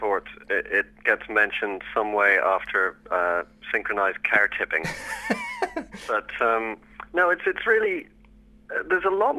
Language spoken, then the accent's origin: English; Dublin, Leinster, Ireland; accent: Dublin; I struggle with my own accent, to be honest.